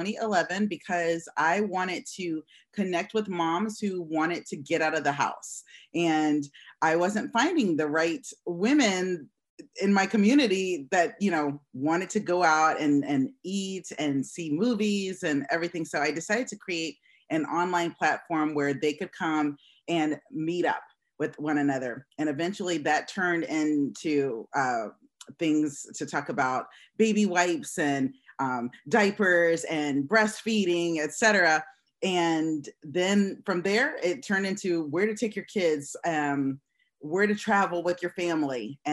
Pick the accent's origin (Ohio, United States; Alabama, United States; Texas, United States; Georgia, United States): Ohio, United States; now in Arlington, United States; Well, I'm originally from Northwest Ohio, but I've been living in the DMV, the DC, Maryland, Virginia area for over 20 years. My home is in Arlington, Virginia.